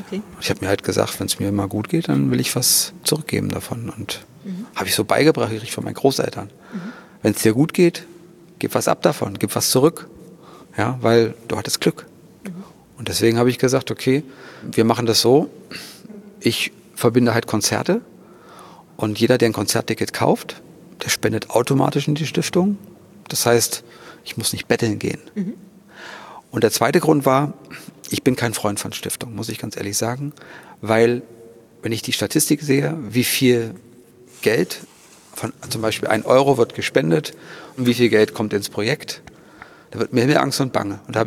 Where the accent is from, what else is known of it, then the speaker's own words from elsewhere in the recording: Thuringia, Germany; ich komme aus Thüringen